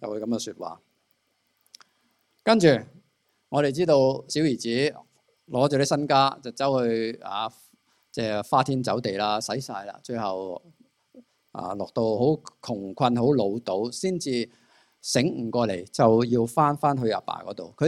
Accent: China; 可能我们中国人很有礼貌

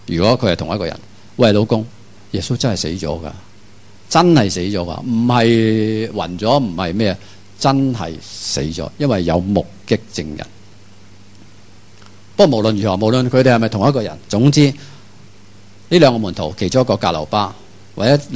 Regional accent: Hong Kong; 我哋香港人有句说话叫身体最诚实

